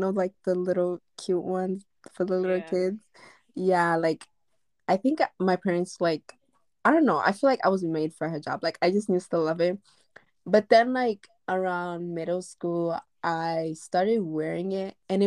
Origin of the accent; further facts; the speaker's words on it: New York, United States; also with like growing up in New York where there's Muslims literally everywhere, it's